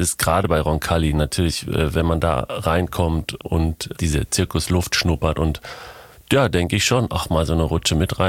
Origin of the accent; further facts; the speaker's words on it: Dülmen, North Rhine-Westphalia, Germany; Aber ich bin ja in Dülmen aufgewachsen